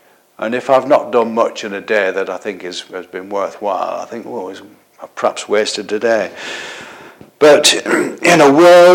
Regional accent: North West England, United Kingdom; when I was in Lancashire, growing up in Lancashire, our church used to organise days out.

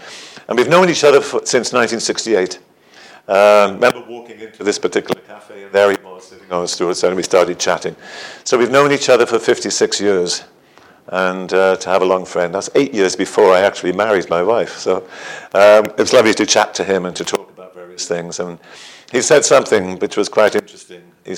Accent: Wales, United Kingdom; accent: Welsh; We, as you may know, I'm Welsh for my accent

